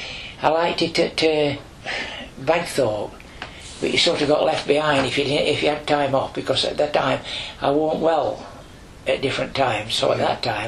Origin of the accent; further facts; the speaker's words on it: Underwood, England, United Kingdom; born there; I was born at Underwood in Palmerston Street. Actually, it was New Street, because at the top of Palmerston Street, Underwood, over the top of Hill, became New Street.